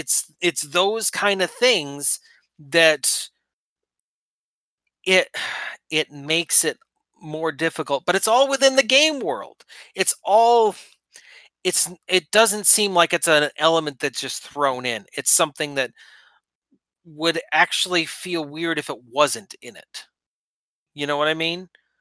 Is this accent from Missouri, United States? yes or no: no; Maine, United States; And when I grew up in Maine, we had like acres of woods behind us.